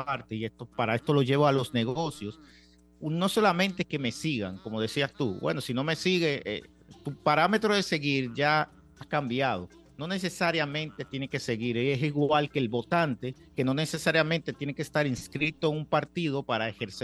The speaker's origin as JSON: {"language": "Spanish", "country": "Dominican Republic", "said": "por nuestra inclinación como dominicanos hacia el béisbol o los deportes y la política."}